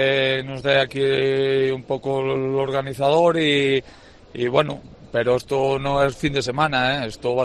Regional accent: Gozón, Asturias, Spain; De Gozón, del Banco.

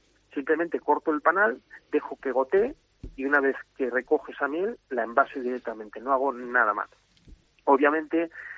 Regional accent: Basque Country, Spain; yo nací en el País Vasco, soy de padres y de abuelos de aquí, concretamente de un pueblito por encima de Peares.

